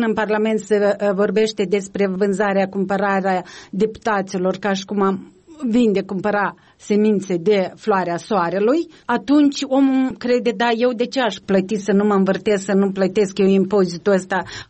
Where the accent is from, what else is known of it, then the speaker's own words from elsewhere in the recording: Moldova; fost români pe ascuns în perioada sovietică și am reușit să ajungem și să spunem deschis și mândri că suntem români, construim a doilea stat românesc